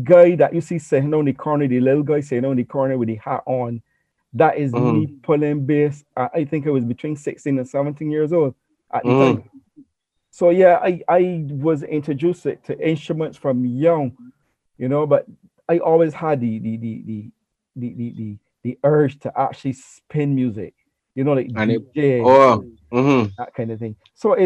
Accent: England, United Kingdom; born there; I was born in England.

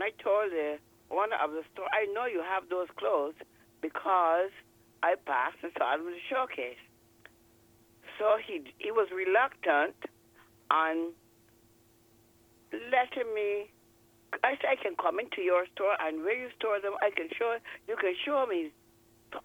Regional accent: Barbados; I said, I'm from Barbados.

